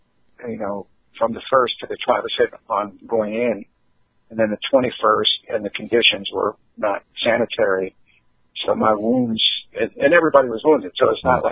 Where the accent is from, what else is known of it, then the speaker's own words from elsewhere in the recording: Philadelphia, Pennsylvania, United States; I'm like Italian from South Philly.